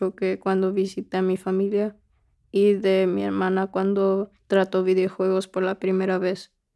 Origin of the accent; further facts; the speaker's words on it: Guanajuato, Mexico; Yo soy de Guanajuato, cual es mi lugar de origen.